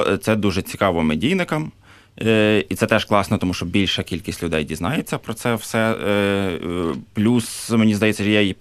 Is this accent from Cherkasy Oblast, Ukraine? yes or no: yes; Smila, Cherkasy Oblast, Ukraine; я родом зі Сміли.